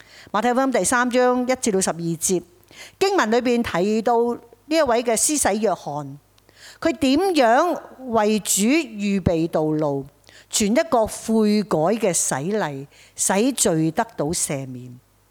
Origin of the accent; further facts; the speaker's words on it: Hong Kong; 相信近日大埔这一场的火灾对于我们香港人来讲很伤